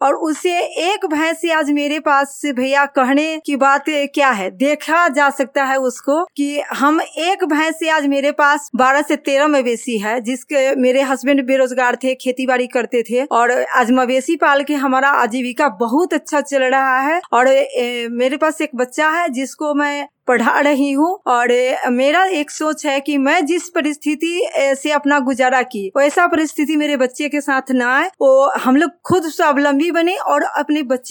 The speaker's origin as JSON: {"language": "Hindi", "country": "India", "said": "और मैं अम्बारा पंचायत के रहने वाली हूँ"}